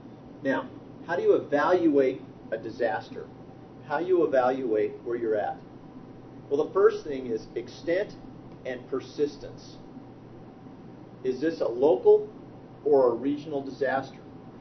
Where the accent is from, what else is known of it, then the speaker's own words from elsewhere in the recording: San Diego, California, United States; also born or lived in Kansas; I'm originally from Kansas. I lived there for a little bit, and then my dad got transferred to San Diego and grew up on the West Coast.